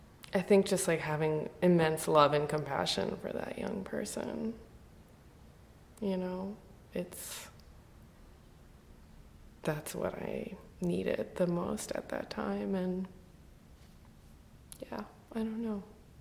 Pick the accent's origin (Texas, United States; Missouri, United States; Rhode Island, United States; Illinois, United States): Illinois, United States; Chicago; I grew up in Chicago proper, and then my mom moved about an hour outside.